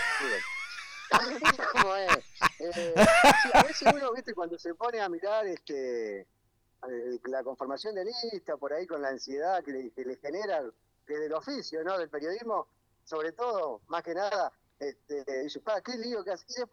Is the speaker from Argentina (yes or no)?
yes; Argentina; Yo soy argentino del mal porque banco la distribución del ingreso